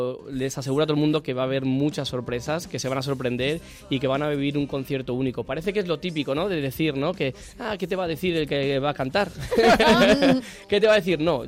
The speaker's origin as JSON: {"language": "Spanish", "country": "Mexico", "said": "como vengo de México no se puede utilizar allí"}